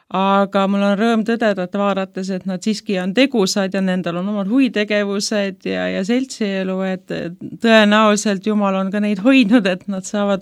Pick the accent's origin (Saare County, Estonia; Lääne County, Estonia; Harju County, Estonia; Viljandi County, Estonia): Viljandi County, Estonia; Võhma; Olen pärit täiesti Kesk-Eestist, mitte üldsegi linnast või suurest linnast või eliitkoolidest, et Kesk-Eestist, Võhmast, kui see kellegi ütleb. Et kui mina laps olin, oli see väga aktiivne kant.